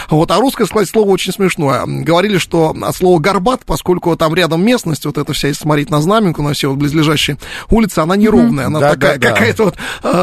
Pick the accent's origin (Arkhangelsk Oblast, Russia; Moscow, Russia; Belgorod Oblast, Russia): Moscow, Russia; У нас, в смысле, в Москве, это же мой родной город. Я здесь все мое родное.